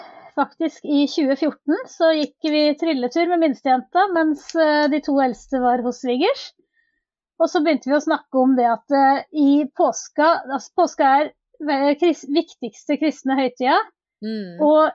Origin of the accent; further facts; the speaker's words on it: Toten, Innlandet, Norway; now in Stokke, Norway; Jeg er født og oppvokst på Toten.